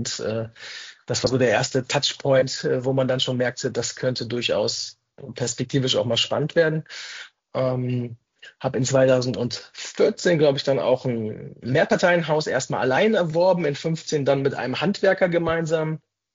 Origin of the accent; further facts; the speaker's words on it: Salzgitter, Lower Saxony, Germany; born there; moved away as an adult; Ich bin bald 47 Jahre, völlig schräg, wenn man das so hört, aber ist so. Bin geboren in Salzgitter, irgendwie sehr ländlich, irgendwo in Niedersachsen, und bin dann 2004 irgendwann mit einer Sparkassenausbildung im Gepäck nach NRW gekommen